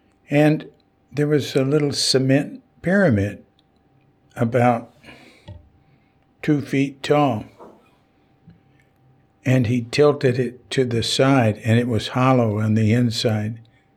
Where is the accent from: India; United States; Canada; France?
United States; Fort Worth, Texas; not far from where I was, where I'm from. I'm from Fort Worth.